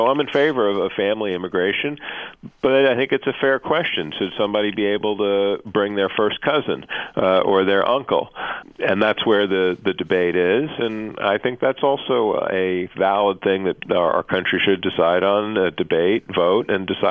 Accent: New York City, New York, United States; but I'm a New Yorker from my youth, and, you walk down Fifth Avenue during any part of the day

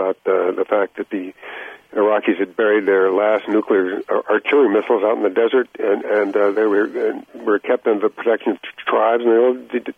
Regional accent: United States; My hope as an American

